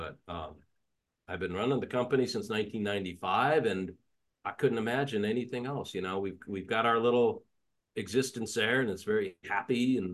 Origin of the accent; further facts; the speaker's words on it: Boulder, Colorado, United States; in the civil engineering department at University of Colorado in Boulder, where I grew up. This is my hometown, you know.